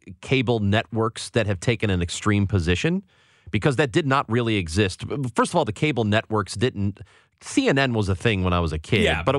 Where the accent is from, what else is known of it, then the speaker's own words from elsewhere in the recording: St. Louis, Missouri, United States; Well, I'm actually 45. I'm from St. Louis.